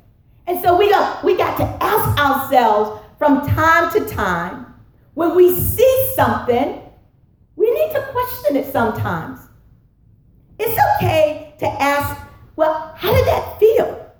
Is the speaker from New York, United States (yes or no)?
no; Virginia, United States; As a student, growing up in Virginia, I had all Black teachers.